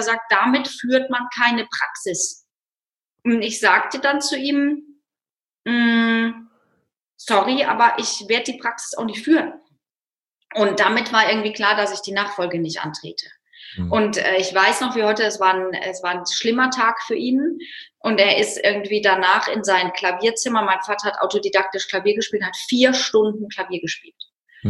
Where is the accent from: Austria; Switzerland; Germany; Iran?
Germany; North Rhine-Westphalia; aufgewachsen im Rheinland. Wenn jetzt Kölner zuhören, dann kriegen die Krise in Düsseldorf, aber im Süden von Düsseldorf und damit irgendwie ja im Norden von Köln.